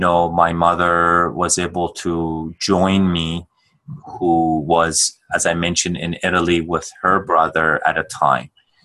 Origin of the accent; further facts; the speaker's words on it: Tehran, Tehran Province, Iran; So I was born in Persia, in Tehran, Iran, and I grew up shortly after when I was roughly about 8 or 9 years old